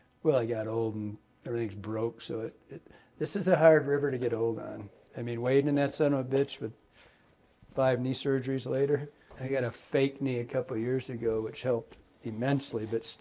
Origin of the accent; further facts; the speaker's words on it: Michigan, United States; because growing up in Michigan, our hatches were pretty shitty.